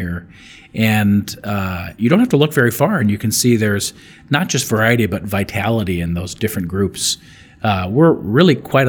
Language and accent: English; Omaha, Nebraska, United States; I grew up in St. Wenceslaus in West Omaha, which is a very homogeneous feeling place, or at least it was when I was a boy.